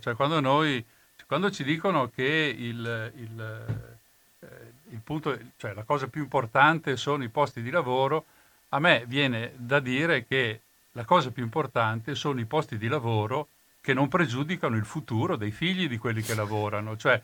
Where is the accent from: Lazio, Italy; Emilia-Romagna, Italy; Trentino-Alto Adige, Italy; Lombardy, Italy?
Trentino-Alto Adige, Italy; born there; Io sono nato in Valsugana